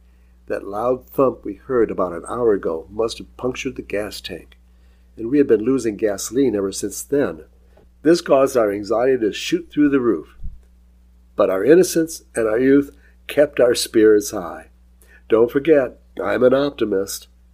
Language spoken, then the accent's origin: English; Michigan, United States; Luckily, growing up in Michigan provided a lot of practice in driving in snowy conditions